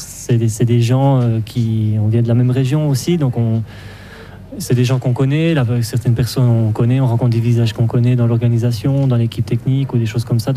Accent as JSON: {"language": "French", "region": "Jura", "country": "Switzerland", "said": "moi je suis des Franches-Montagnes, je viens de la Joue"}